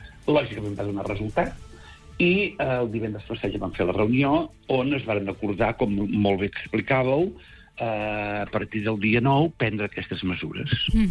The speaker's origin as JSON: {"language": "Catalan", "town": "Santa Cristina d'Aro", "region": "Catalonia", "country": "Spain", "tie": "born or raised there", "said": "Santa Cristina sempre hi hem sigut famosos per, ja quan jo era petit, retenciones en Santa Cristina de Aro."}